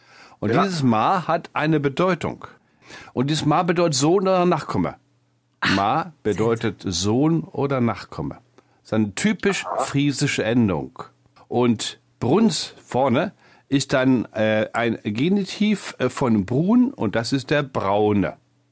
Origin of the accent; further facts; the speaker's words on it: Lower Saxony, Germany; denn ich komme aus Ostfriesland